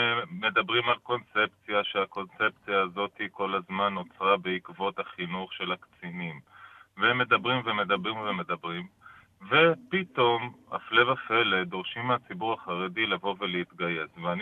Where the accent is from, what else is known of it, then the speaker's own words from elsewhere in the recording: Beit Shemesh, Jerusalem District, Israel; אני מבית שמש.